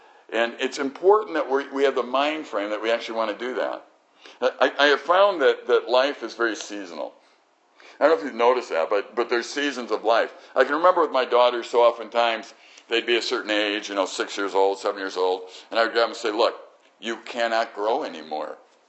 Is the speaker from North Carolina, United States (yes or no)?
no; Chicago, Illinois, United States; I came from Chicago and really was there during the school year and usually at camp during the summer.